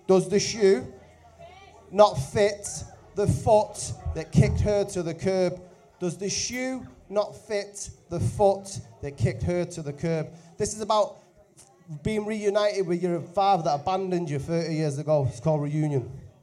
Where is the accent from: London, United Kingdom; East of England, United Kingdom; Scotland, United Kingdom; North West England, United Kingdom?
North West England, United Kingdom; Manchester; So I'm from the same area as Tony. I've known Tony for about 20 years. This next song is about growing up in South Manchester called